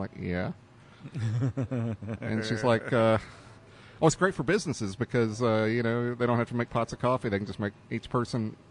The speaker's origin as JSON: {"language": "English", "town": "Dallas", "region": "Texas", "country": "United States", "tie": "born or raised there", "said": "Man, I grew up in the Dallas area."}